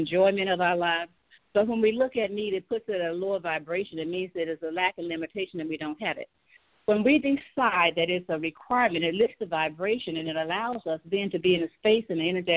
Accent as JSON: {"language": "English", "region": "the South", "country": "United States", "tie": "born or raised there", "said": "I grew up in the South. I'm the sixth of seven children, and we were sharecroppers until I was 9 years old."}